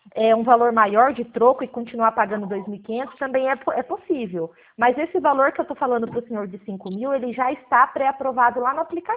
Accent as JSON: {"language": "Portuguese", "region": "São Paulo", "country": "Brazil", "said": "eu sou do interior de São Paulo. Nós somos do interior"}